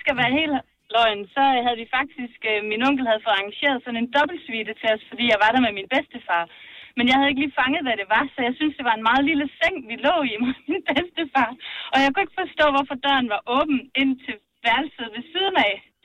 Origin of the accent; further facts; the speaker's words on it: Jutland, Denmark; vi er alle sammen fra Jylland.